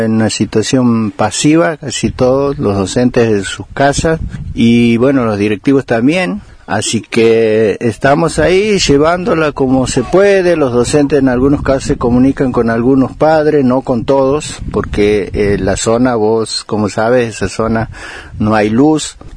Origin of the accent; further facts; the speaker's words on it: Loreto, Santiago del Estero, Argentina; moved away; soy de Santiago del Estero. Y hace muchísimos años he venido a trabajar en la provincia. Soy docente y bueno, vengo de un pueblo que se llama Loreto.